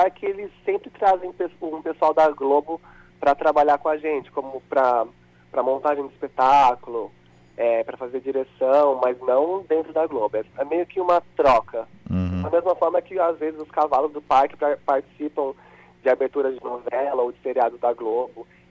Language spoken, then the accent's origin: Portuguese; Jundiaí, São Paulo, Brazil; Mas eu morei no bairro Eloy Chaves a minha vida toda.